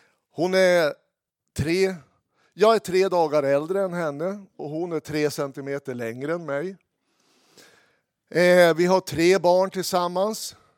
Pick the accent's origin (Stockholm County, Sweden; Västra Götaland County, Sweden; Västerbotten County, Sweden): Västerbotten County, Sweden; Umeå; så född och uppväxt i Umeå, 59 år.